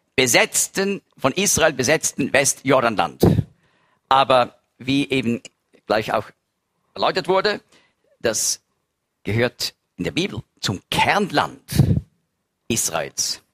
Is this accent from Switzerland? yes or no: yes; Switzerland; Und dann habe ich gesagt, wir sind Schweizer